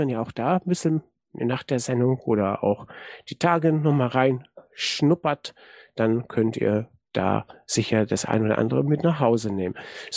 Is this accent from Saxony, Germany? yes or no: no; North Rhine-Westphalia, Germany; in meiner alten Heimatstadt, in der Gegend von Münster, Nordrhein-Westfalen.